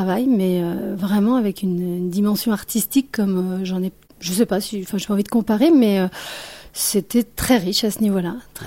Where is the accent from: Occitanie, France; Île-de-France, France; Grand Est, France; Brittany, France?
Brittany, France; Oui, j'y ai grandi en fait et je me sens bretonne et voilà, je peux dire je suis bretonne.